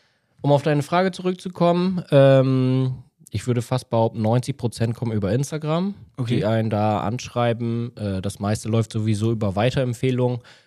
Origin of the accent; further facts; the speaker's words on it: Zetel, Lower Saxony, Germany; 29 Jahre jung, komme aus dem wunderschönen Zetel aus Friesland.